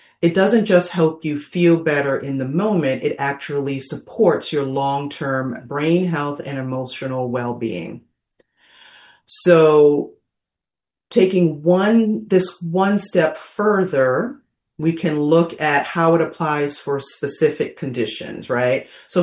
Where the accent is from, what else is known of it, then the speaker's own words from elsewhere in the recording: New York City, New York, United States; Now, I'm from New York City, so I love that my show is on talkradio.nyc. I grew up in Queens, and I wasn't really much of an outdoorsy kid.